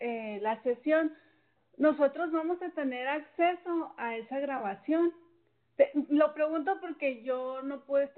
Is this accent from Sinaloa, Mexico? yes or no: no; Hermosillo, Sonora, Mexico; de Ciudad de Hermosillo.